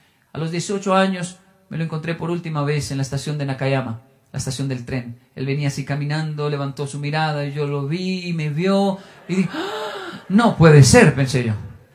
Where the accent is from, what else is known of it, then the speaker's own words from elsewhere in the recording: Colombia; Yo debería ser así, que soy latino, colombiano